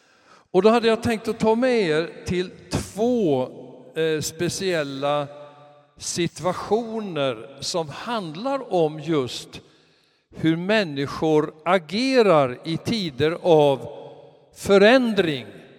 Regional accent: Borås, Västra Götaland County, Sweden; born there; jag är född i Borås. Årtalet kan vi glömma.

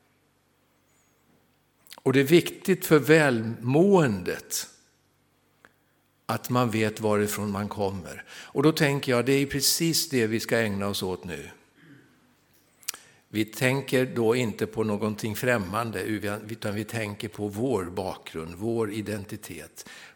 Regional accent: Södertälje, Stockholm County, Sweden; also born or lived in Mariefred; det var nästan 40 år sedan jag flyttade från Södertälje där jag växte upp i pingstförsamlingen i Södertälje. Annars är jag född i en liten stad som heter Mariefred i Sörmland. Så det är min bakgrund.

